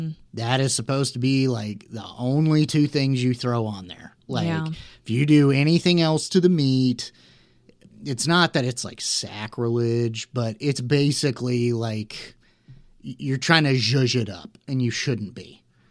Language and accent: English; Missouri, United States; me growing up in the Midwest, quite a bit of barbecue places around my area in Southwest Missouri, St. Louis, Kansas City.